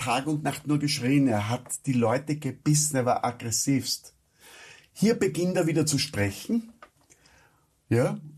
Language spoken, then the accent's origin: German; Austria; ich bin Österreicher, ja, das, wir reden normalerweise in einem Bratendialekt.